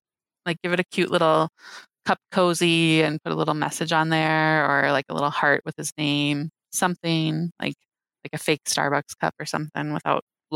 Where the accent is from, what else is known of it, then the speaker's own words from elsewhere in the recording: Midwest, United States; Yeah, because, but I'm disappointed being from the Midwest.